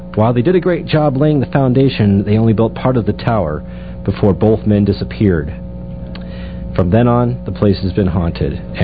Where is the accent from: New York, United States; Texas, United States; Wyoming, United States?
Wyoming, United States; wanted to talk to you about one of my favorite haunted places in the state of Wyoming, which is where my hometown is.